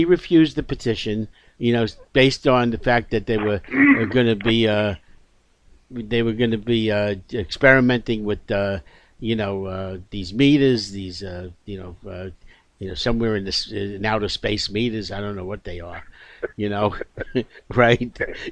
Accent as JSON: {"language": "English", "town": "New York City", "region": "New York", "country": "United States", "tie": "born or raised there", "said": "Yeah, I grew up in Brooklyn, okay? East Flatbush."}